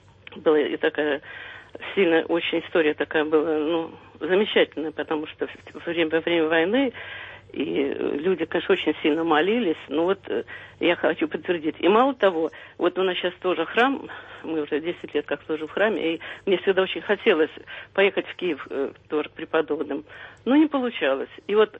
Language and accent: Russian; Gomel, Gomel Region, Belarus; Я сама вот родом из Гомеля